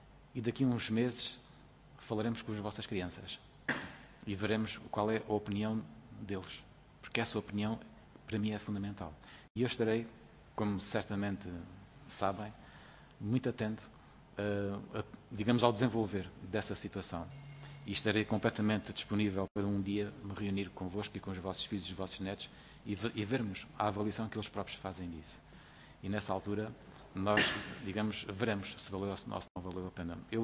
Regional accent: Alentejo, Portugal; eu como alentejano gosto de ver pessoas que vivem e que se emocionam com a sua terra

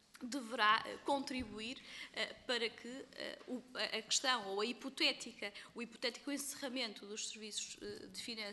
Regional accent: Bragança, Portugal; mas em relação ao Distrito de Bragança, de onde sou e onde cresci.

